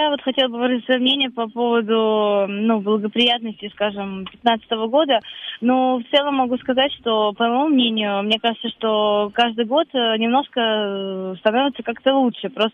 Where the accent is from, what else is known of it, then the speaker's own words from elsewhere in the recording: Moscow, Russia; я москвичка, я живу в Москве